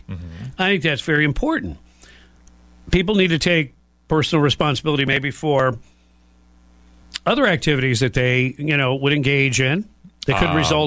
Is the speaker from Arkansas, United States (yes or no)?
no; Michigan, United States; I guess I remember Democrats of old, you know, growing up in Michigan.